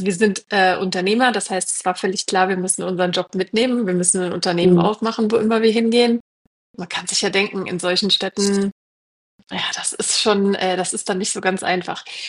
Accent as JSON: {"language": "German", "region": "California", "country": "United States", "tie": "born or raised there", "moved": "yes", "lives_now": "Germany", "said": "Und dadurch bin ich zwar in Deutschland geboren, aber in Kalifornien überwiegend aufgewachsen und dann aber zurück nach Deutschland, weil mein Herz einfach wirklich in Deutschland ist."}